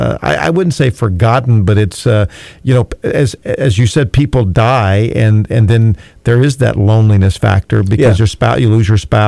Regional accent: Southern US, United States; now in Indiana, United States; I grew up in Southern football, and then I moved and have lived here in 41 years in Indiana basketball.

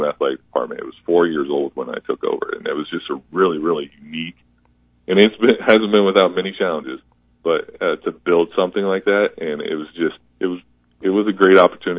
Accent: Ohio, United States; So when I grew up, in Northeast Ohio, NAIA schools were looked down on very much.

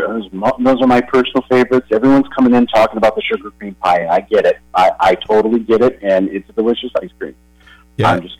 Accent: Indiana, United States; I come from Northwest Indiana, and they had a brand called Overvice.

